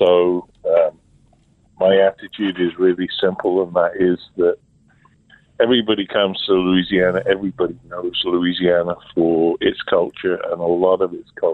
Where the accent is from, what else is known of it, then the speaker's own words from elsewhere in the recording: South West England, United Kingdom; I'm from Devon in England, which is a very rural part of the country. I grew up about 20 miles away from the north and south coast of Devon.